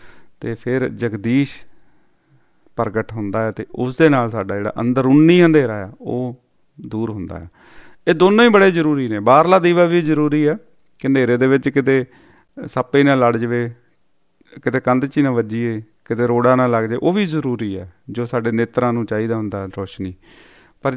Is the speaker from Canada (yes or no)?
no; Bhai Rupa, Punjab, India; ਕਹਿੰਦੇ ਗੁਰੂ ਹਰਗੋਬਿੰਦ ਸਾਹਿਬ ਜੀ ਨੇ ਸਾਡਾ ਪਿੰਡ ਵਸਾਇਆ ਸੀ ਭਾਈ ਰੂਪਾ।